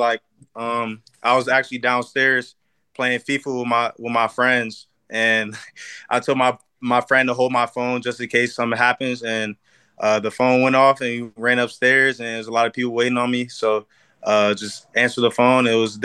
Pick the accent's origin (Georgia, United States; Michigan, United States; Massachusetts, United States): Georgia, United States; Gwinnett; I'm in Gainesville, Georgia, but kind of Atlanta area. I'm from Gwinnett, so it's about probably like 30 minutes south of Gwinnett.